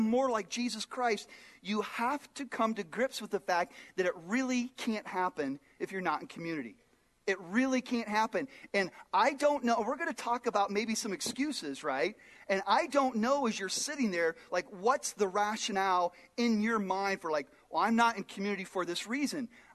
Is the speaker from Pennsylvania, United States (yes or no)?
no; Phoenix, Arizona, United States; now in South Dakota, United States; Marcy's from Dallas, I'm from Phoenix, and here we are in South Dakota.